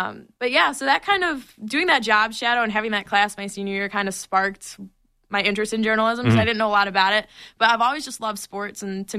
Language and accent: English; Milford, Michigan, United States; I'm from Milford, Michigan, so in the metro Detroit area, an hour northwest.